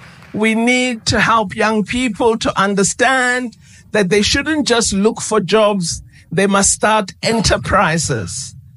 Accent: South Africa; But I cannot, as a South African, say I go with Fatah, or I go with Hamas

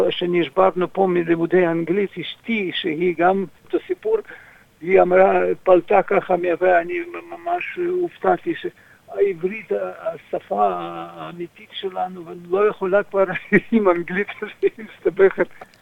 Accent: Moldova; moved away as an adult; also born or lived in Russia; now in Israel; נולדתי ברוסיה, ברית המועצות לשעבר. אנחנו סך הכל ממולדובה.

